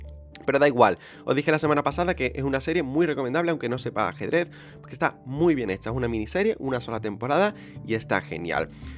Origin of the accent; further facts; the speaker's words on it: Andalusia, Spain; accent: Andalusian; nuestro acento andaluz, que tan especial es